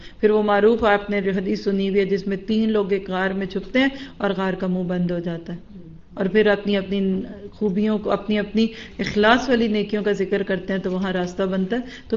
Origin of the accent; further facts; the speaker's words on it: Pakistan; waste में जितने हम पाकिस्तानी लोग रहते हैं